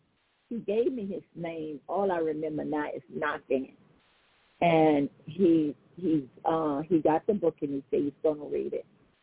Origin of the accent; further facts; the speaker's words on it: Homer, United States; I said, oh, praise God, I'm from Homer.